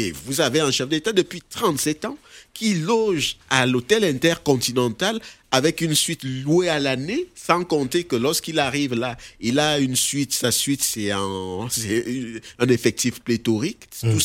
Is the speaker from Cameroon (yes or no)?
yes; South, Cameroon; moi je viens de la région de Paul Biya, le sud du Cameroun